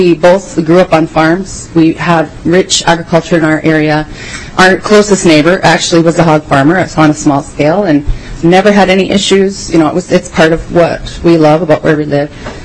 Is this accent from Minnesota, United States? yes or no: yes; Minnesota, United States; I'm from Todd County, Minnesota.